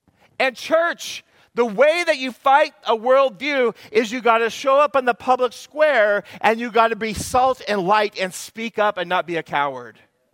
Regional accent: Washington, United States; I was raised in the Yakima Valley, and here's what I do know.

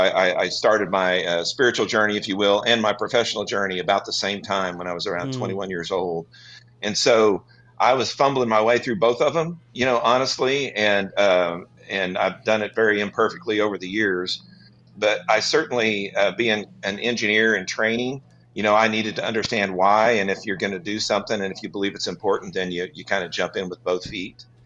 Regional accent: Bartlesville, Oklahoma, United States; Well, I grew up in Bartlesville, Oklahoma, and I went to church a little bit as a kid, but with the family, we went to a Methodist church there.

